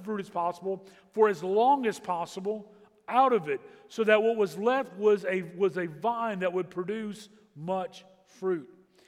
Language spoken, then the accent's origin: English; Louisiana, United States; Now, I grew up in Southwest Louisiana. I grew up in the Cajun part of the state to two wonderful parents. And my mom was this really short Cajun lady.